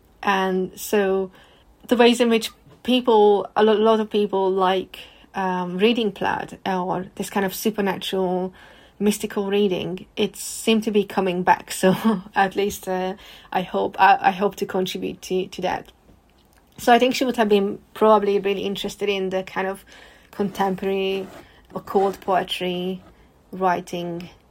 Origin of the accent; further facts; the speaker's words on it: Hungary; I'm from Hungary, so I know the kind of pattern that they are talking about.